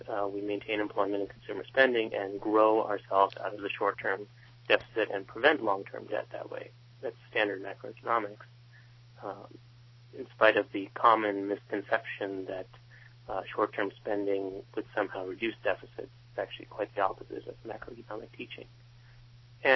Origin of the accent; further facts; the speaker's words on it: San Francisco, California, United States; Yeah, I guess I'm from San Francisco.